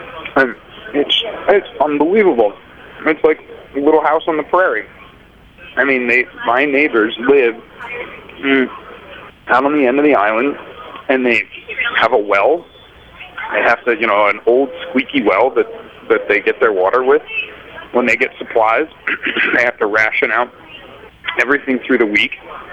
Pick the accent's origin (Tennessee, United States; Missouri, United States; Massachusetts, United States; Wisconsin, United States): Massachusetts, United States; Cambridge; And we had old neighbors growing up in Cambridge that somehow are affiliated with, I think it was the Forbes family.